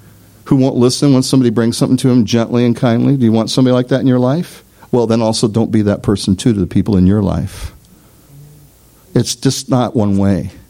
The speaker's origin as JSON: {"language": "English", "country": "Nicaragua", "said": "we're both from Nicaragua. And that's just how life is down there, right?"}